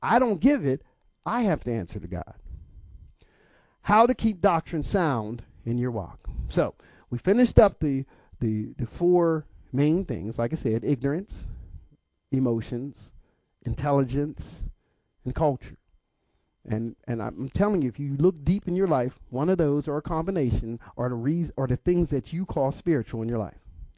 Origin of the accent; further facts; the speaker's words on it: Pittsburgh, Pennsylvania, United States; also born or lived in Philadelphia; I told you I'm from Pittsburgh, and when I came and I lived in Philly for a while, so I stopped calling soda pop. In Pittsburgh, we call it pop.